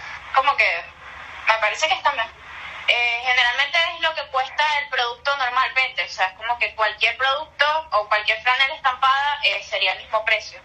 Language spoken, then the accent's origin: Spanish; Maracaibo, Zulia, Venezuela; moved away; vengo de Maracaibo y allá lo consumen mucho